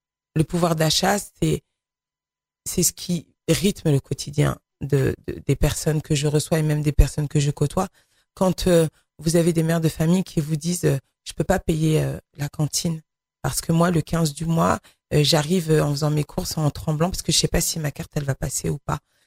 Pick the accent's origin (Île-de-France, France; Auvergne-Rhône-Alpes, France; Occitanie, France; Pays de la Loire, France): Île-de-France, France; Les Mureaux; où j'ai grandi, au Mureau.